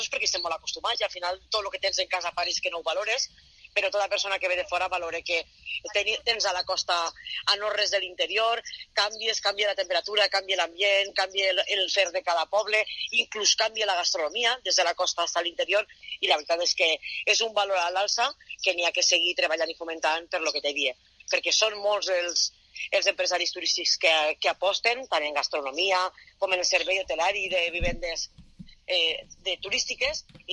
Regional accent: Valencian Community, Spain; serà que som de Castelló i mos tire la terreta

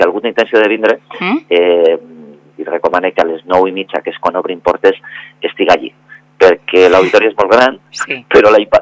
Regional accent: Vila-real, Valencian Community, Spain; sabeu que jo soc de Vila-real, que sí

